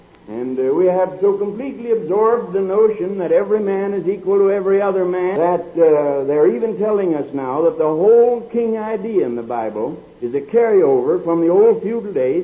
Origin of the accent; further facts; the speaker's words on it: United States; born there; I was born in the United States. I never knew what it was to say His Majesty.